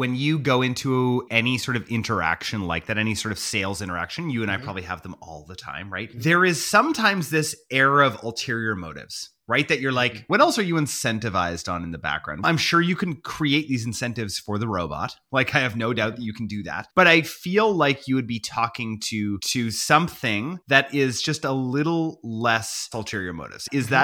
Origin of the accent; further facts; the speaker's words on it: Canada; I think that's the right thing to do as a Canadian too, who's not, you know, America's just a different place. And I think like as a Canadian, I'm like, yes, 100%.